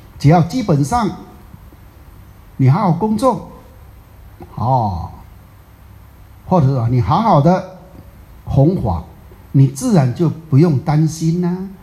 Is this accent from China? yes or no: no; Taiwan; 社会上我们台湾人讲的啊